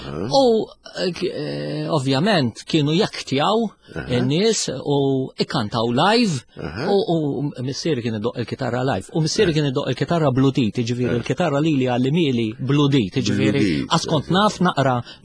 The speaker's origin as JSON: {"language": "Maltese", "town": "Naxxar", "region": "Northern Region", "country": "Malta", "said": "Jien minn Naxxar."}